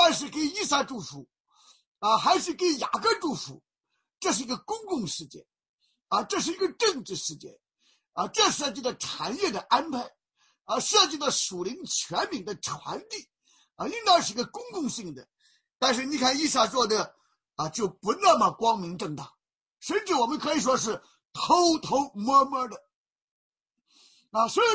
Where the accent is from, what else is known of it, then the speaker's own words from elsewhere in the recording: Shandong, China; 那我小的时候在山东，那我们就知道山东人男子汉